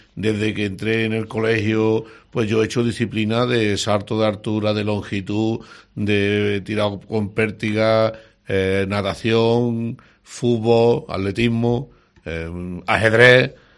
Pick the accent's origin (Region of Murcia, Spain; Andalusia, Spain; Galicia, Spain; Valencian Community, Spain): Andalusia, Spain; Guadix; Hombre, es un orgullo el que uno venga aquí a su tierra para poder hablar con sus paisanos.